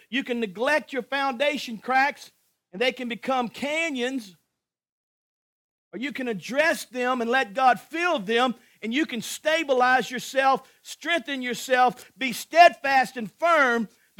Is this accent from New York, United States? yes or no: no; Grangeville, Louisiana, United States; I grew up in Grangeville, Louisiana. Nobody knows where that is. But there's a river called the Amite River that goes through it. It separates St. Helena Parish from East Feliciana Parish.